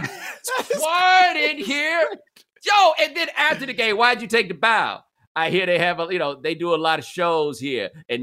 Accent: Texas, United States; Again, I'm from Texas.

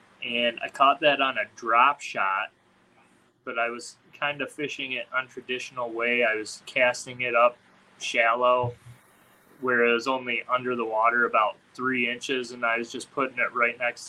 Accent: Michigan, United States; I'm from Michigan, but yeah.

